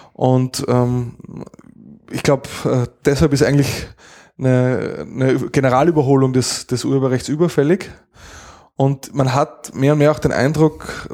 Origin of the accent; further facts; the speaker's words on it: Linz, Upper Austria, Austria; now in Vienna, Austria; Und ich komme aus Linz und meine Partnerin und meine Tochter leben in Wien